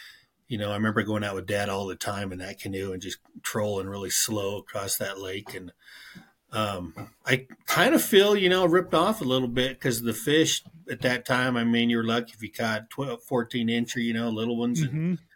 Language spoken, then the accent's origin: English; Antimony, Utah, United States; also born or lived in Bryce Canyon; I was just thinking about that last night growing up in Antimony, and you know, before that, even down around Bryce Canyon